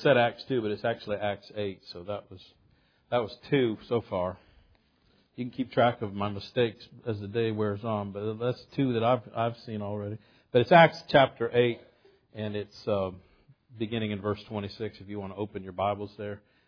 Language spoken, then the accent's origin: English; Virginia, United States; And where I grew up in Virginia, that I missed the cutoff date for starting kindergarten in the fall